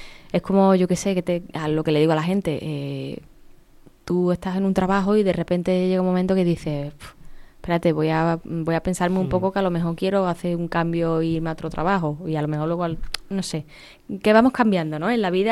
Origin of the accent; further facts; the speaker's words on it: Seville, Andalusia, Spain; now in Madrid, Spain; Yo me vine de Sevilla, de Sevilla me fui a Madrid